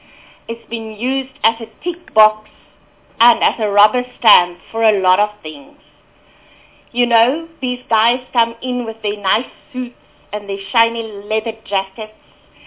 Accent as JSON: {"language": "English", "town": "Lephalale", "region": "Limpopo", "country": "South Africa", "said": "I am from Lepalale in Limpopo, and I represent various women's groups"}